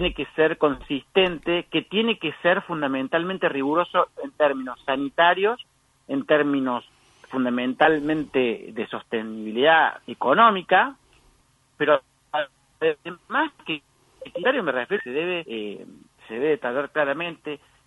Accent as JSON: {"language": "Spanish", "region": "Córdoba", "country": "Argentina", "said": "incluso no le gusta mucho a mis amigos de Buenos Aires, yo soy de Córdoba"}